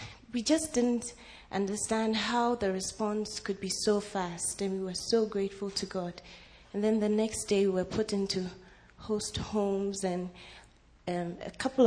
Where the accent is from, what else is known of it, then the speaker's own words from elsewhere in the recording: Ghana; I'm from Ghana. It's in Africa, just to make sure.